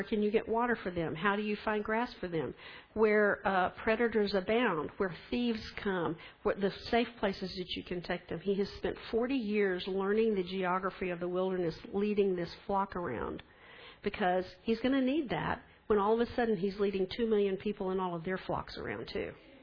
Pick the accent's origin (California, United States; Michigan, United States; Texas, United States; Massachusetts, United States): Texas, United States; Maybe because I grew up in West Texas, so the wilderness is kind of part of my life pattern.